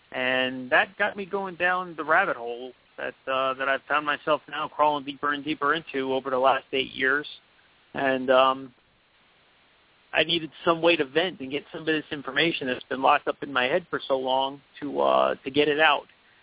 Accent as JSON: {"language": "English", "region": "New Jersey", "country": "United States", "tie": "born or raised there", "said": "I grew up in North Jersey, so we knew quite a few people who lost their lives in the Trade Center"}